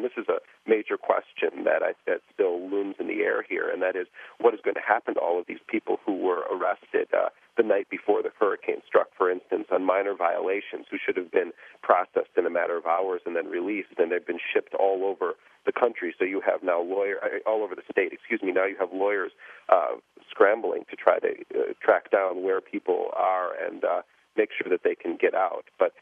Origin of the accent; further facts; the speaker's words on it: New York, United States; I told him I was from New York